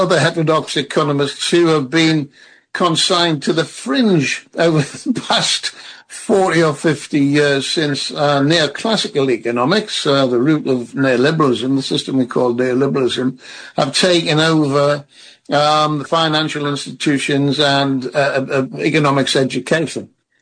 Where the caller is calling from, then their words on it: Newcastle, North East England, United Kingdom; I'm speaking from Newcastle.